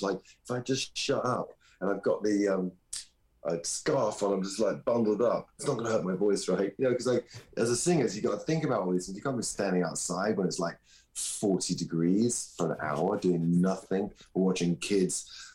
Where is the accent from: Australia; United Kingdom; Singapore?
United Kingdom; England; I'm being so English